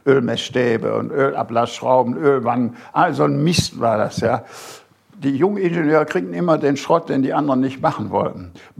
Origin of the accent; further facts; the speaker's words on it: North Rhine-Westphalia, Germany; das erinnerte mich an meine Heimat im Bergischen Land. Das ist so ähnlich, ja, so Berge und Flüsse und die Wupper und die Itter und all so Flüsse.